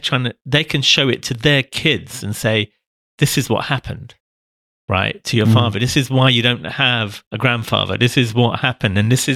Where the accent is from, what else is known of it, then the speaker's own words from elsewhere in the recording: London, United Kingdom; I'm growing up in North London.